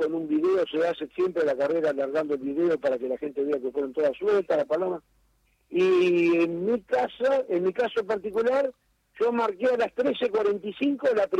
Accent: Mercedes, Buenos Aires Province, Argentina; Está en el radio de la zona, yo soy de Mercedes, y corremos con la gente de San Antonio de Areco, de Arrecife, de San Pedro, de Baradero

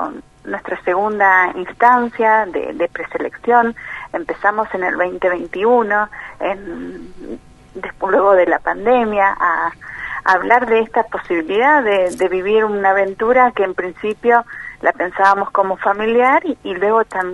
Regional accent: Puerto Belgrano, Buenos Aires Province, Argentina; born there; now in Ushuaia, Argentina; Nosotros estamos residiendo aquí en Ushuaia. Yo nací en Puerto Belgrano

